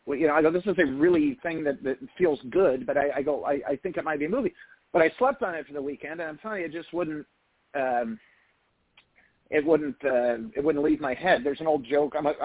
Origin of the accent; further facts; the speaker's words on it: Midwest, United States; And I'm from the Midwest, and I grew up in a very blue collar family.